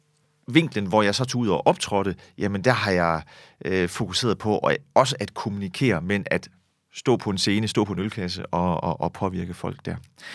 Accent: Herning, Central Denmark Region, Denmark; born there; Jeg er født i Herning, har faktisk altid kørt flere spor i mit liv.

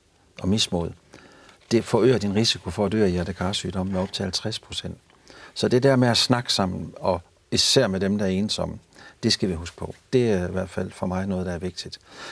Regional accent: North Denmark Region, Denmark; now in Aarhus, Denmark; så vil jeg hellere være hjemme i Thy end i Aarhus.

